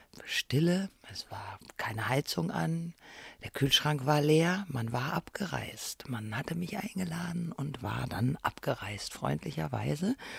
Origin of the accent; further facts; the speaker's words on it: Braunschweig, Lower Saxony, Germany; meine Eltern haben mich Weihnachten eingeladen zu sich nach Hause, die kleine Stadt Braunschweig, wo ich herkomme.